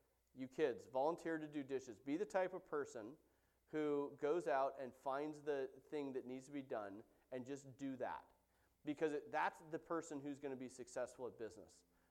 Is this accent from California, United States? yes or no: yes; California, United States; I know how to do this stuff. I'm from California.